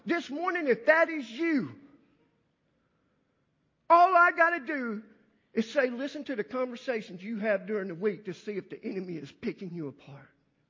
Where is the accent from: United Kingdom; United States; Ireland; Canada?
Ireland; I'm Irish. I have a temper quicker than anything